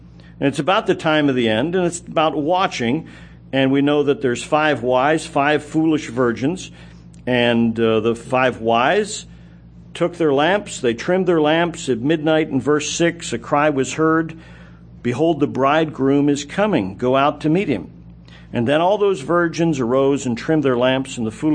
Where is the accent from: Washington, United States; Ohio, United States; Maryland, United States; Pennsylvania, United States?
Maryland, United States; I grew up in Maryland, grew up near a mountain